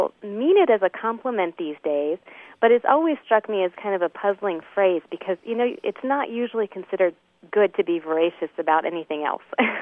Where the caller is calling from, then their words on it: South Bend, Indiana, United States; I'm calling from South Bend, Indiana, where I'm a graduate student at Notre Dame.